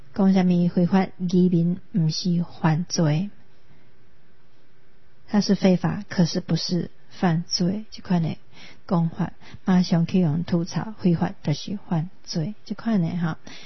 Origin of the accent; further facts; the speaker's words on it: Taiwan; 我们台湾人